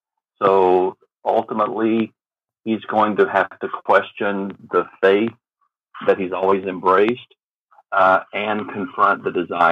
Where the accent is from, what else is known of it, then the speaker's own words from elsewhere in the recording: Alabama, United States; now in Texas, United States; I was born and raised in Alabama.